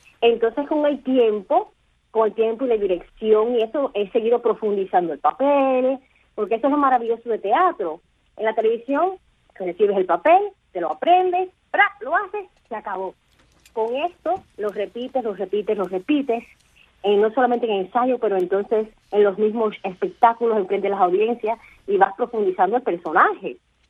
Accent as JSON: {"language": "Spanish", "country": "Cuba", "said": "Pero entonces, como cubano, tú ves que entra la revolución, muere ella, y dice, habrá una, esa es una conexión."}